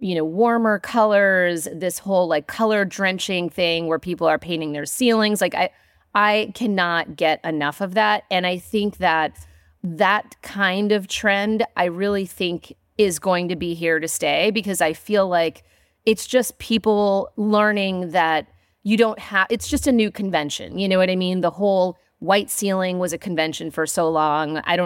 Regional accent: New York City, New York, United States; now in Allentown, United States; so I'm originally from Brooklyn.

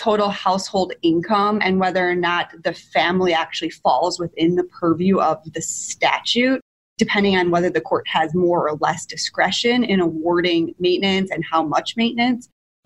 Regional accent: Lincolnshire, Illinois, United States; I grew up in Northwest suburbs, Lincolnshire. I went to Stevenson High School and I did my undergraduate degree at Penn State.

